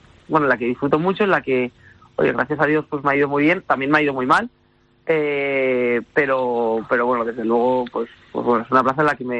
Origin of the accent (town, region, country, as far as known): Valencia, Valencian Community, Spain